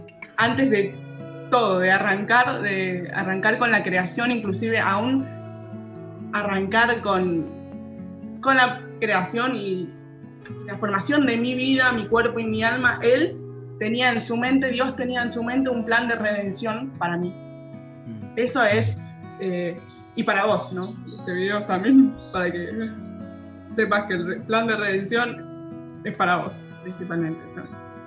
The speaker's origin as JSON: {"language": "Spanish", "country": "Argentina", "said": "soy de Argentina."}